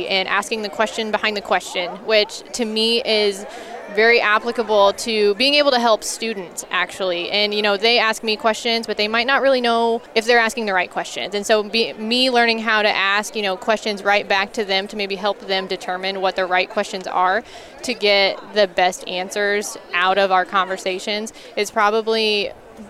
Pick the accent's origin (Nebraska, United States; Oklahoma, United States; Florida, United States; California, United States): Nebraska, United States; So I was also born and raised in Nebraska. Actually, I grew up in a town of 400 people